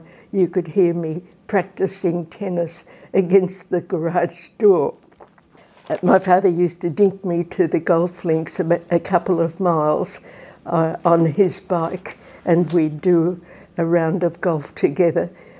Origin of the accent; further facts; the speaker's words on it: Dimboola, Victoria, Australia; born there; I was born in Dimbula on the 6th of October 1927. And my mother came from East Canham near Warwick Nabil, and my father came from Wallop.